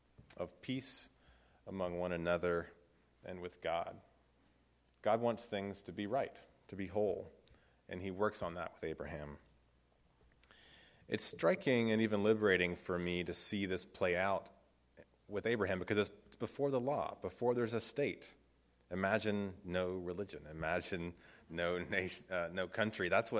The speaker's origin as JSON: {"language": "English", "region": "the South", "country": "United States", "tie": "born or raised there", "said": "I heard a lot of this growing up in the South, in the Protestant South."}